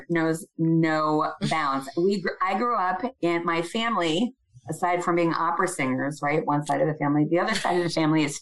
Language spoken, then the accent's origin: English; New York, United States; I'm a New Yorker. I lost two people that day. My father had to walk home over the Brooklyn Bridge.